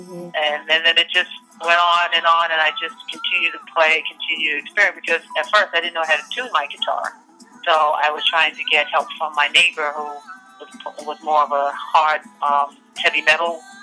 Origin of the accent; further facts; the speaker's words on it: Queens, New York, United States; born and raised in Queens, New York.